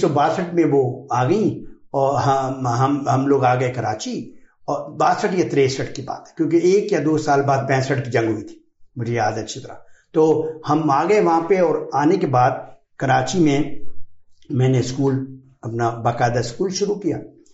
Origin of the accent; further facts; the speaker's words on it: Kot Ghulam Muhammad, Sindh, Pakistan; born there; میں پیدا ہوا جیمس آباد میں, جس کا نام بعد میں تبدیل کر کے کوٹ غلام محمد کر دیا گیا. اور تو کوٹ غلام محمد تھرپارکر ڈسٹرکٹ کا ایک گاؤں ہے, उसमें मैं पैदा हुआ, और एक कहना चाहिए मुतवसत घराना